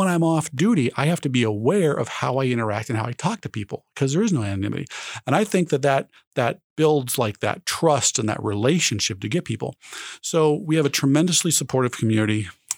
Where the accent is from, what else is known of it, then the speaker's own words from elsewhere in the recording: Anchorage, Alaska, United States; now in Juneau, United States; You know, I came from Anchorage originally.